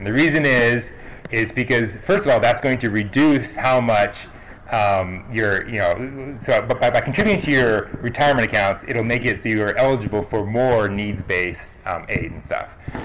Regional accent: North Carolina, United States; I'm going to use California's plan instead of my home state of North Carolina.

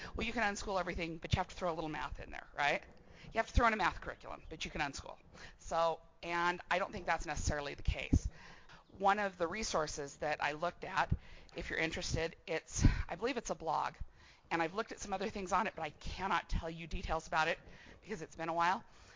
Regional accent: Pocatello, Idaho, United States; Yeah, I am from Pocatello.

